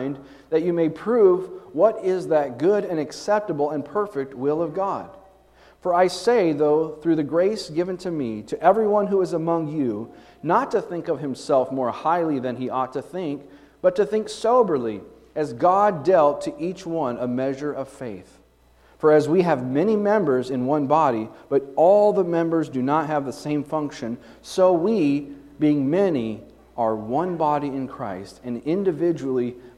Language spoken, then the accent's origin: English; Kansas City, Missouri, United States; born there; Now, I was born in Kansas City. I've always been a Kansas City Chiefs fan, right?